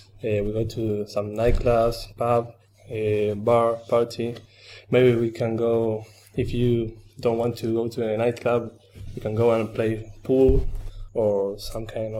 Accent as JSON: {"language": "English", "country": "Argentina", "second_language": "English", "said": "Well, hello … from Argentina."}